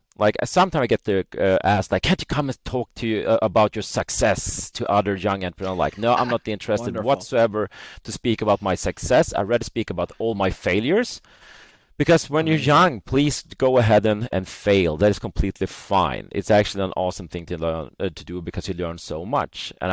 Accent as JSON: {"language": "English", "region": "Norrland", "country": "Sweden", "said": "because we're from Northern Sweden. We're based here in Northern Sweden, Umeå."}